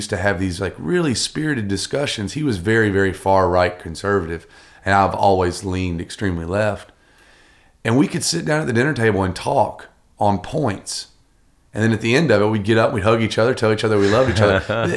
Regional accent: the South, United States; to a lot of stuff that we as Southerners thought was dead, or at least pretended was dead. And so, like, being a Southerner now, it's like everywhere I go, people automatically assume

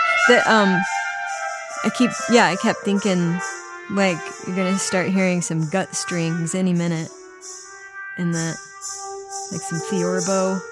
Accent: Fort Hood, Texas, United States; born there; I was born at Fort Hood in Texas.

